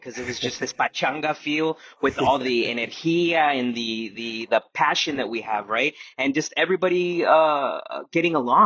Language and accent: English; El Paso, Texas, United States; And I come from El Paso del Norte, the El Paso region, the frontera, which is right on the border of El Paso.